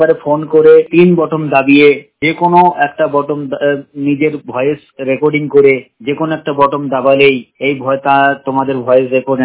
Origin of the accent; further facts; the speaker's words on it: West Bengal, India; আমার বাড়ি পশ্চিমবঙ্গের নদিয়া জেলায়।